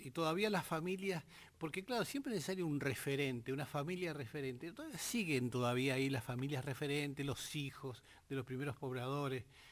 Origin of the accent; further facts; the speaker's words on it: Perito Moreno, Santa Cruz, Argentina; born there; Yo nací en Perito, viví en Las Heras, donde había una casa ahí mirando al ferrocarril